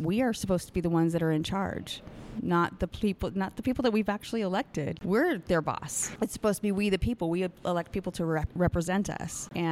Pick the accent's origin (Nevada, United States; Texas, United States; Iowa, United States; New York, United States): Nevada, United States; Las Vegas; But so I'm born and raised in Las Vegas.